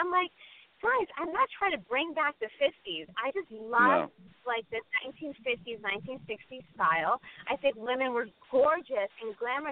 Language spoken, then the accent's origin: English; Thousand Oaks, California, United States; I grew up in like mostly Wessex Village, Thousand Oak